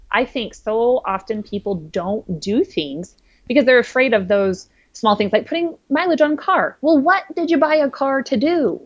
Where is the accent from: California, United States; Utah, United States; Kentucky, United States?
Utah, United States; St. George; I grew up in St. George, which is in that southwestern corner just before you start on your way to Vegas.